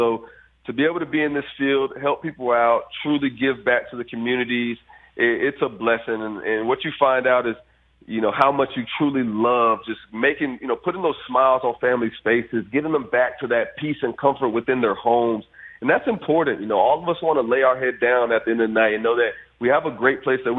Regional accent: Fort Myers, Florida, United States; Yeah, so a couple of the storms we did Hurricane Ian, which is my hometown of Fort Myers.

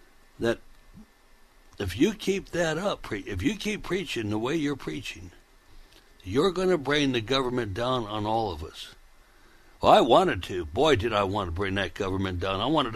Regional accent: United States; born there; But I'm thankful to Almighty God that I was born in America when she was still great because she was still good.

